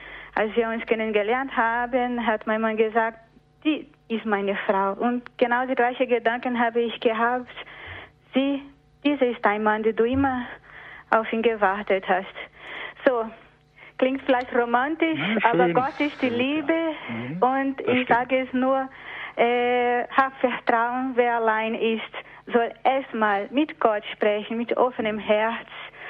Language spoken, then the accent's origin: German; Brazil; now in Germany; ich komme aus Brasilien.